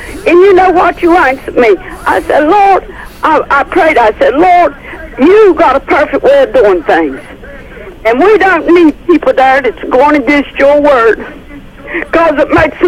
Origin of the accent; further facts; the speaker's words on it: Bolton, North Carolina, United States; I'm from Bolton, North Carolina.